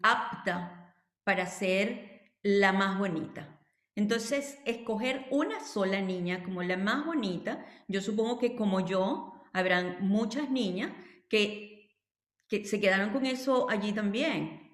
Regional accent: Venezuela; yo como venezolana, es un país donde la belleza física es un ícono mundial.

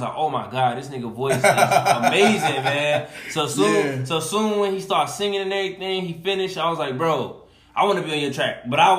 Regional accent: Newark, New Jersey, United States; I started actually rapping as a kid growing up in Jersey, because that's where I'm from, New Jersey.

